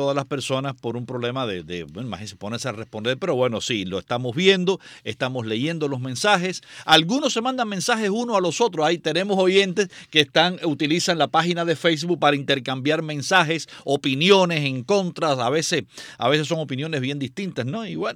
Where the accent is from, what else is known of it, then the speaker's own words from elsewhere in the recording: Guanabacoa, Havana, Cuba; moved away; incluido yo, que soy nativo y criado en esa tierra. En Cuba solamente viví en un lugar, en Guanabacoa, y de Guanabacoa salí al exilio.